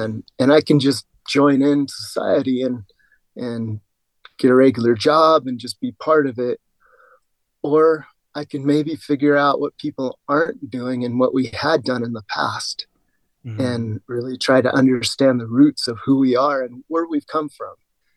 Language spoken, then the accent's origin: English; California, United States; I grew up in Southern California, but it wasn't until I moved to Yosemite where I started meeting some mentors